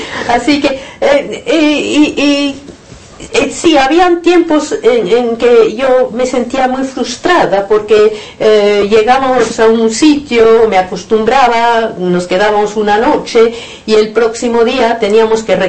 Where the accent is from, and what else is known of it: Barcelona, Catalonia, Spain; born there; also born or lived in New Zealand / Italy / Argentina